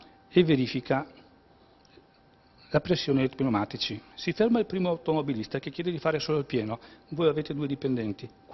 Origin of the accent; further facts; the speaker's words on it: Vicenza, Veneto, Italy; io provengo da Vicenza, ci chiamano Maniagatti, come i vicentini.